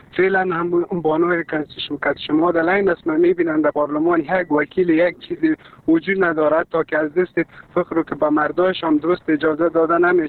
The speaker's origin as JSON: {"language": "Persian", "country": "Afghanistan", "said": "ما شما افغان هستیم، مسلمان هستیم"}